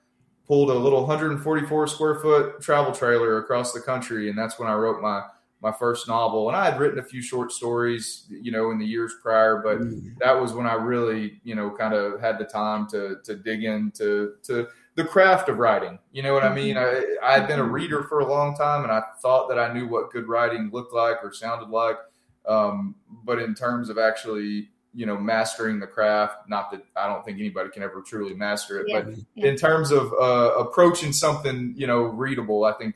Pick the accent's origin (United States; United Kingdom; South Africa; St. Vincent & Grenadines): United States; East Texas, Texas; But growing up in East Texas, rural part of the state, we didn't have authors coming in the classroom.